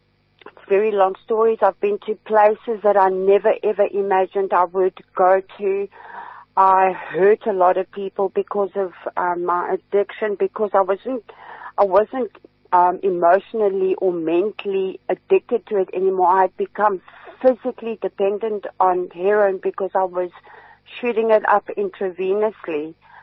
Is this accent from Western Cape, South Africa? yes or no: no; Johannesburg, Gauteng, South Africa; I actually was born in Johannesburg, and I grew up in actually in Hillbrow, but this is way back in the 80s.